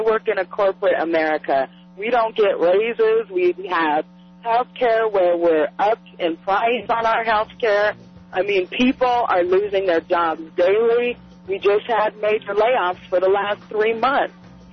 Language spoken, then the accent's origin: English; Joplin, Missouri, United States; also born or lived in Chicago; I'm originally from Joplin, Missouri.